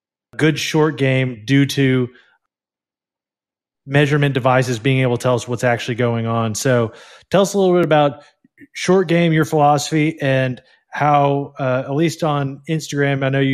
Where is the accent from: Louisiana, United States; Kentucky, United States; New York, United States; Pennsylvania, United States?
Kentucky, United States; Lexington; I grew up in Lexington, Kentucky, and once you get that far north, especially, greens are all bent.